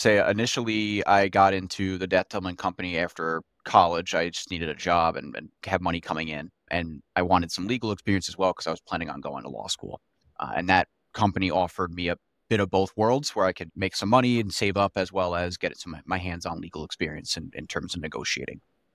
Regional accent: New York City, New York, United States; moved away as an adult; now in Boston, United States; So I grew up in New York City. I moved out to Boston to go to law school.

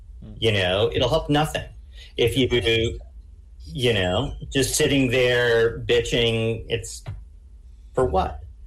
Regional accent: Ottawa, Ontario, Canada; My mother is from Quebec. But because I grew up in Ottawa, which is a more Anglophone space

